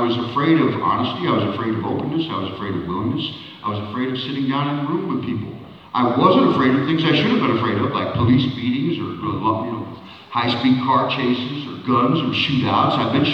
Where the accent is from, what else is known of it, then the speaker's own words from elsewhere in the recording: Midwest, United States; No, and I come from the Midwest. I grew up in the Midwest, where it's now, you know, Trumpistan and all that other, you know.